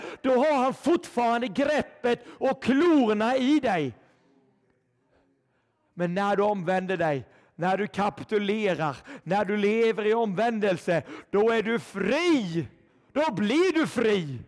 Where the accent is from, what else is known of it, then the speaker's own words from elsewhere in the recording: Sweden; Vi lever i Sverige. Vi är svenskar.